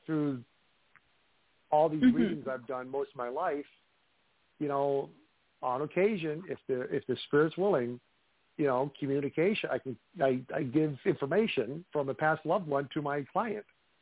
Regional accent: Midwest, United States; Growing up in the Midwest, living in, you know, old homes, it is kind of ironic that … means old house in English.

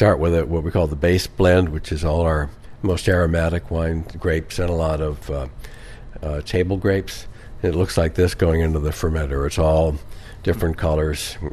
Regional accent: Vallejo, California, United States; I grew up in Vallejo and went to school at Berkeley.

